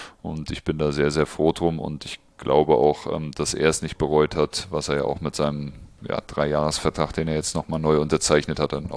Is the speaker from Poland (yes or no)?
no; Bad Liebenwerda, Brandenburg, Germany; also born or lived in Elsterwerda; geboren bin ich in Elsterwerda, das ist direkt neben meiner Heimatstadt Bad Liebenwerder, Südbrandenburg, an der sächsischen Grenze, und es sind ungefähr 80 Kilometer von Cottbus weg.